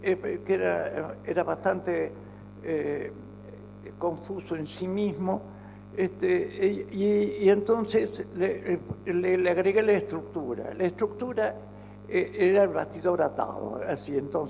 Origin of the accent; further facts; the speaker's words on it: Argentina; me había invitado como invitado argentino, de la Argentina